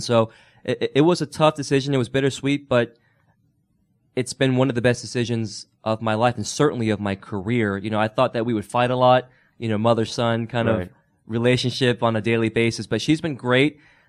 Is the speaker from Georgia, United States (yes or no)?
yes; Dunwoody, Georgia, United States; I was born and raised in Dunwoody, Georgia. My family had a Chinese restaurant in Dunwoody, Georgia at the Georgetown Shopping Center